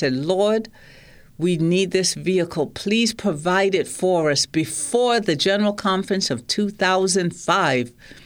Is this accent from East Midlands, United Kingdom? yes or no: yes; Derby, East Midlands, United Kingdom; Derby, England.